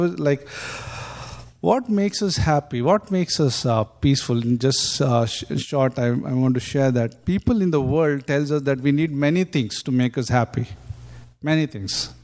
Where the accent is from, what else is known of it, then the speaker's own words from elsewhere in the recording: Mumbai, Maharashtra, India; also born or lived in Karnataka; now in Vasai, India; I was born here in Karnataka. But like, I'm in Mumbai, raised up in Mumbai. But now I'm in Vasai.